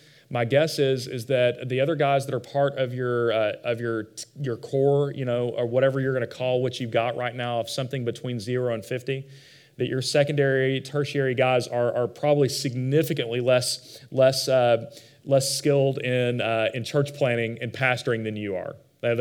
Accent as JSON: {"language": "English", "town": "Fort Worth", "region": "Texas", "country": "United States", "tie": "born or raised there", "said": "I'm not from there. I'm from Fort Worth, just right over here. And so that's where I grew up, but I went to Tech."}